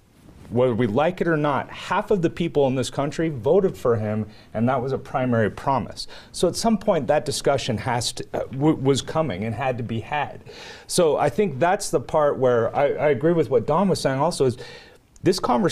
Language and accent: English; United States